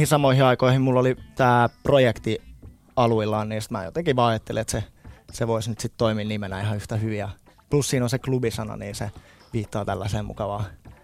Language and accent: Finnish; Suomenlinna, Uusimaa, Finland; Mä tunnen Alexandran siis oikeastaan Suomenlinnan ajoilta, kun mä oon sieltä kotoisin